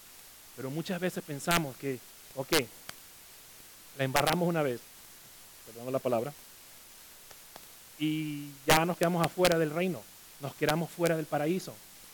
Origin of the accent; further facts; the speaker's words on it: Ecuador; yo crecí en el Ecuador y no tenía una pelota de fútbol.